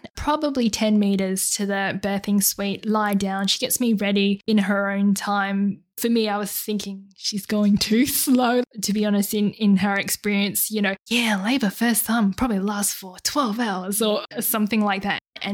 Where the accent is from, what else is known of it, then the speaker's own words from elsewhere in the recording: Perth, Western Australia, Australia; So I'm from Perth. This would be the Perth Mums group.